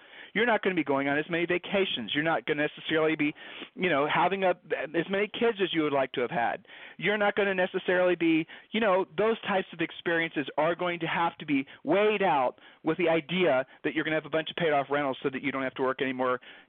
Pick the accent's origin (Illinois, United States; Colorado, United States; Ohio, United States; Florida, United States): Ohio, United States; Okay, we met in high school. All right, so we're from Ohio.